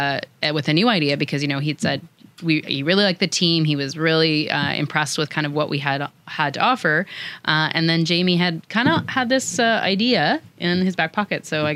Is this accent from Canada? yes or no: yes; Toronto, Ontario, Canada; now in Penetanguishene, Canada; I was born and raised in Toronto and moved up to Penetanguishene about 3 years ago now, I guess.